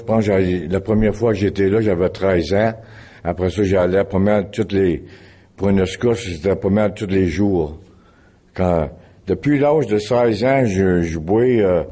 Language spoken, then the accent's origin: French; Welland, Ontario, Canada; born there; Je suis né à Welland, Ontario. C'est pas loin de Niagara Falls.